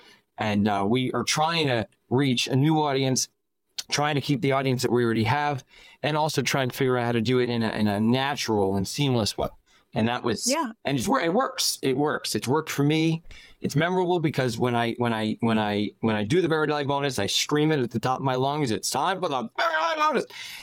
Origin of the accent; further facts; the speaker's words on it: New York City, New York, United States; now in Florida, United States; I've lived in Manhattan 3 times in my life. I'm from New York City, born and raised.